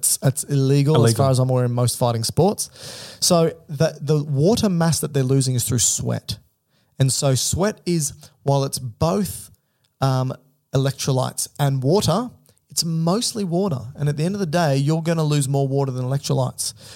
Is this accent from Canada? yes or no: no; Australia; let's just say we're going to go in kilograms because we're Australian.